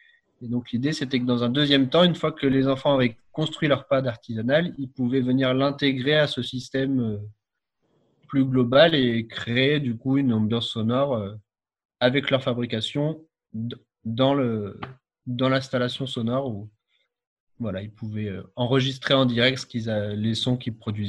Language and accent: French; Brest, Brittany, France; Comme je suis de Brest au départ, j'ai fait aussi des événements voilà, en Bretagne